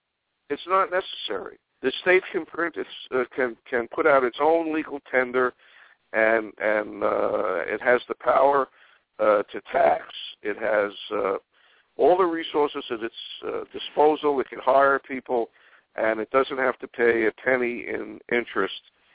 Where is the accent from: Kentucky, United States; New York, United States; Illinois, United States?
New York, United States; Brooklyn; it reminds me when I was growing up in Brooklyn